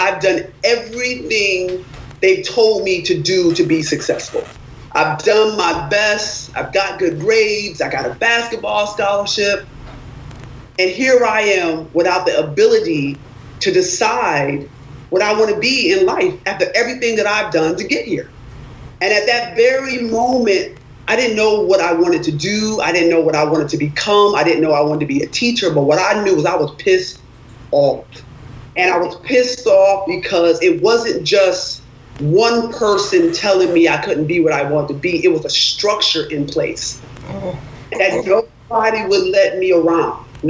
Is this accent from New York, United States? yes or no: yes; Rochester, New York, United States; I grew up in Rochester, New York. I was a high school basketball player.